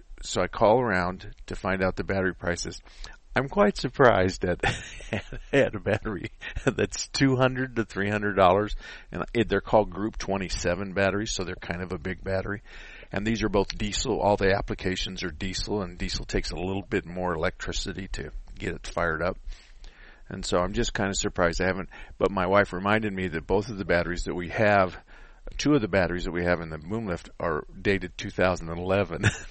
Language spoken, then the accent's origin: English; Arizona, United States; I was born and raised in Arizona. Been in the Valley. I think we moved here from southern Arizona to the Valley in 1968.